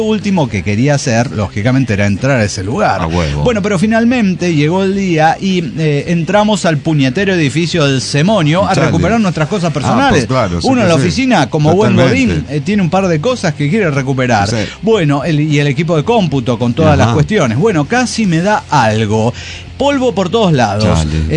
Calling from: Caracas, Capital District, Venezuela; de Caracas, Venezuela.

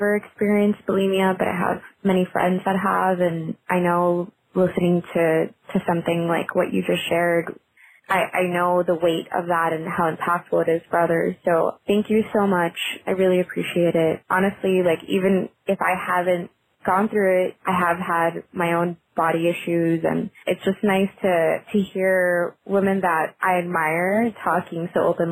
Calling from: Miami, Florida, United States; I'm calling from Miami, and I had to call after listening to today's episode.

